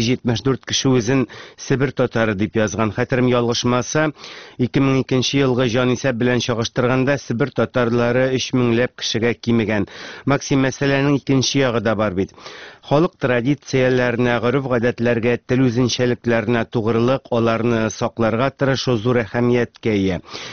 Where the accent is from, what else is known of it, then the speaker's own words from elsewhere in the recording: Siberia, Russia; Алай булса да мин Сибирдә туып үстем, үземне Сибир татары дип санайым.